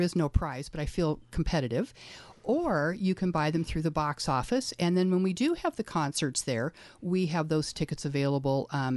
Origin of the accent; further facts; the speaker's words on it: Portland, United States; when I was growing up in Portland